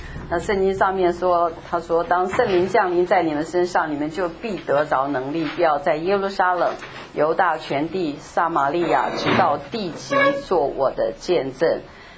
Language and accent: Chinese; Taiwan; also born or lived in Hunan, China; 他是个军人，国民党的军人，就到了台湾。那到了台湾，因为是军人，所以我做军人的子弟的时候，我们的生活是很苦的啊。